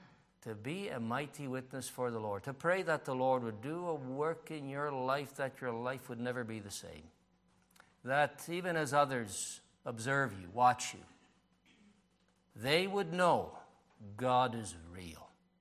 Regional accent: Canada; moved away as an adult; now in Czech Republic; So I spent most of my life in Canada. I grew up in Canada. And then in 2008, we returned to the Czech Republic. But to me, that was a foreign land. Yes, I knew the land, but I spent my whole life in Canada.

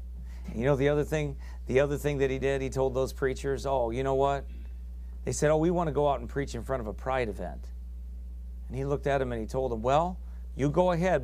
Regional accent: Iowa, United States; How'd you know I was from Iowa? Must be the accent.

